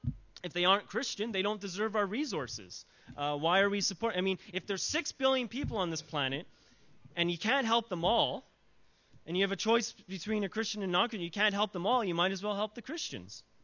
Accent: Canada; I'm from Canada, so I know a lot of people who know French

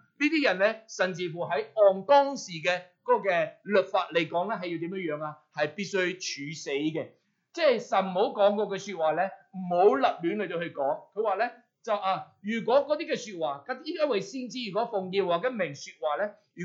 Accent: Hong Kong; now in New Zealand; 喺我哋紐西蘭呢一度嘅地方啊，可能好多人咧，我哋係嚟自香港。

